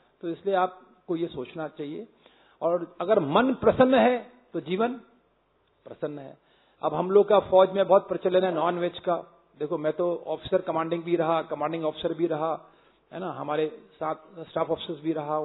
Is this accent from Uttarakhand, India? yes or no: yes; Ranikhet, Uttarakhand, India; also born or lived in Kochi; मैं रानीखेत का रहने वाला हूं, जो जिला अल्मोड़ा में होता है।